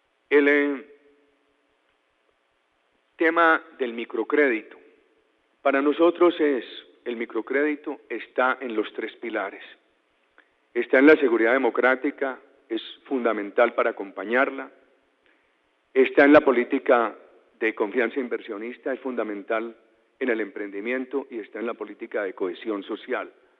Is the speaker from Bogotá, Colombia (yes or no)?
no; Antioquia, Colombia; Y no es un patrimonio de mi patria chica, de Antioquia, es un patrimonio de todo el país.